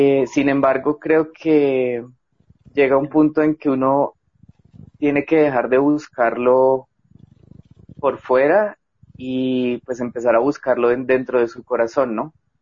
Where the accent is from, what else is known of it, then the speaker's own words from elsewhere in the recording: Bogotá, Colombia; soy de Bogotá, tengo 24 años